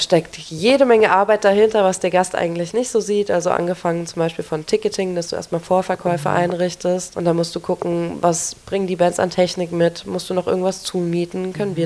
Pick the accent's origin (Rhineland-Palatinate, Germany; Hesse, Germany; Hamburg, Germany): Hesse, Germany; Niedernhausen; born or raised there; also born or lived in Wiesbaden; now in Frankfurt, Germany